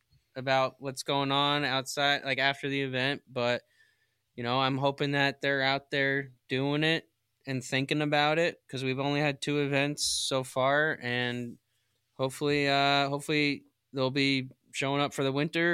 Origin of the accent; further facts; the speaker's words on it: New York, United States; Yeah, I'm from Windham or Greene County, and we love it here.